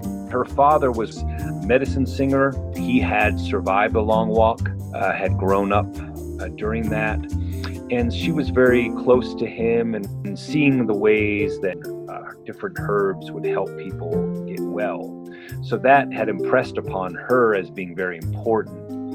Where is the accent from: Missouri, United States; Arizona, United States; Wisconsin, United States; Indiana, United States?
Arizona, United States; Ganado; I grew up on Ganado Mission campus when I was a child.